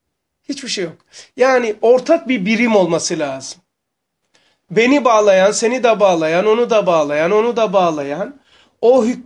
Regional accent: Black Sea Region, Turkey; Ben mesela, ben Karadenizliyim. Derelerde çok ömrümüz geçiyor

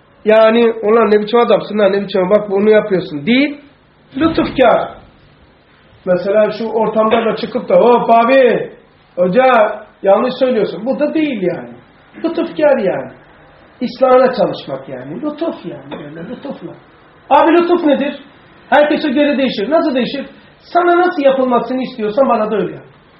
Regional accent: Black Sea Region, Turkey; Yani bizim Karadeniz'de şöyle bir laf var.

